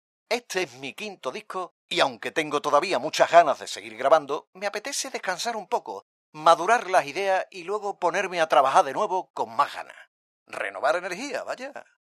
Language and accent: Spanish; Arcos de la Frontera, Andalusia, Spain; born there; Yo nací en Arco de la Frontera, en Cádiz. Allí la gente es muy supersticiosa.